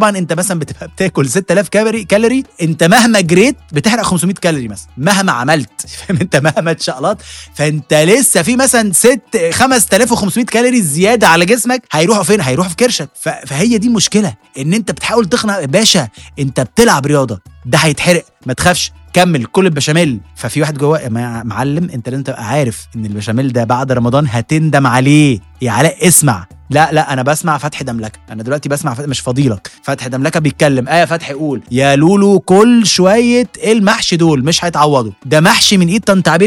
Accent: Egypt; احنا طبعا كمصريين او كعرب عندنا اقتناع ان الشرب عامه ما بتخنش

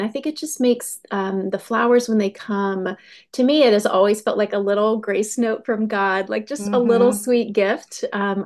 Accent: the South, United States; I grew up in the South where we had magnolia trees

